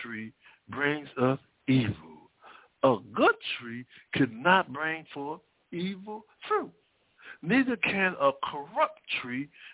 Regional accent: Texas, United States; How I supposed to say? I know I'm from Texas.

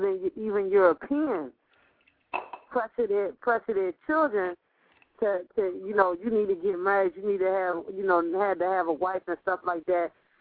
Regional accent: Nigeria; and I'm Nigerian, having that, those values of being Nigerian and all

